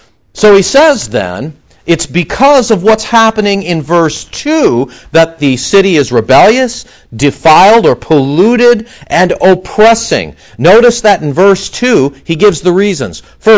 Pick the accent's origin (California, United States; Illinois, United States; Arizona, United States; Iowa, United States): California, United States; Montebello; Growing up in Los Angeles when I was a little kid, living in Montebello